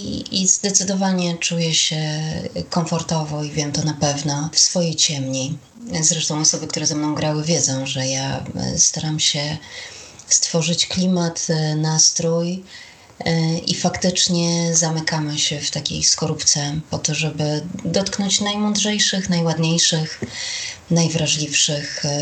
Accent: Olsztyn, Warmian-Masurian Voivodeship, Poland; Pracowałam w radiu olsztyńskim, skąd pochodzę

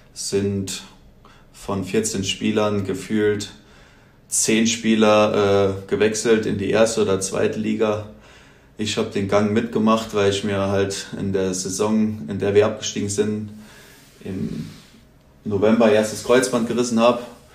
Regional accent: Völklingen, Saarland, Germany; Ich komme ursprünglich aus Völklingen

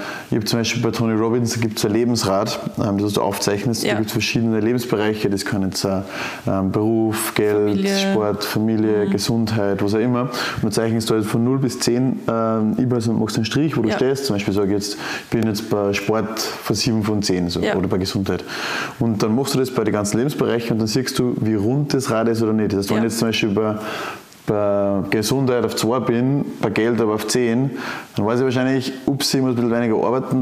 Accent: Austria; born there; So, ich bin in Österreich geboren, bin gesund

